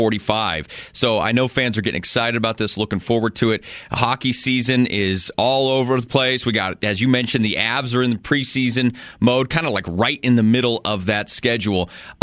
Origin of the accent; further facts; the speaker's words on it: Colorado, United States; And I grew up in Eastern Colorado.